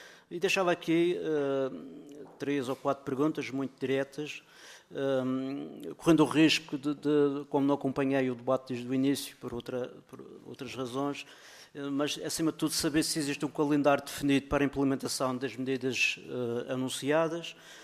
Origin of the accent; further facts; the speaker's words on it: Madeira, Portugal; estou a puxar a brasa à sardinha como madeirense que sou.